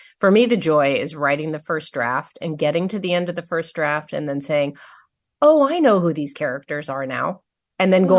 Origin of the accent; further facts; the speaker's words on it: Los Angeles, California, United States; now in Westchester, United States; But I grew up in Los Angeles. My childhood basically took place at the beach, Santa Monica Beach